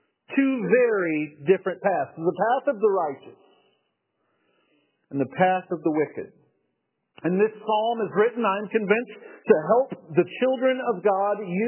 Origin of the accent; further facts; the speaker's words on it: Texas, United States; I took a job up in Iowa, growing up in East Texas.